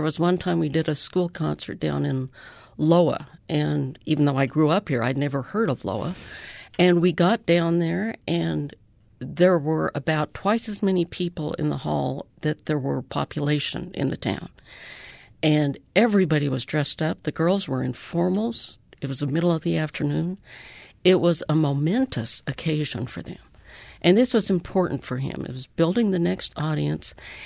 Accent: Salt Lake City, Utah, United States; I grew up here in Salt Lake, and I went to those same programs down at the Tabernacle.

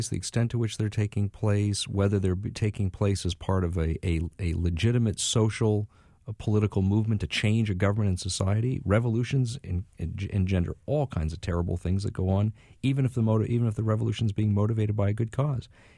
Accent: United States; But I don't know that I, as an American, could stand back and look down my nose

